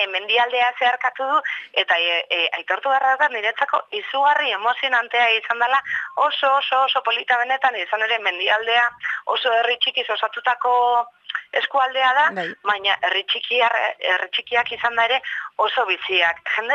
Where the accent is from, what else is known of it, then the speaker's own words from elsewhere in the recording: Basque Country, Spain; ni Arabarra naiz, Errioxakoa hain zuzen ere